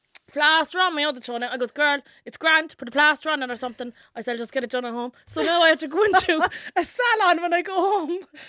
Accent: Ireland; So she was like, where are you from? And she didn't really know, like, my accent and stuff like that. I was like, Ireland.

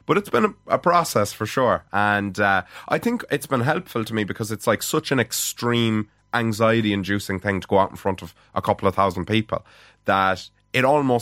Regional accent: Connacht, Ireland; I'm from Mayo.

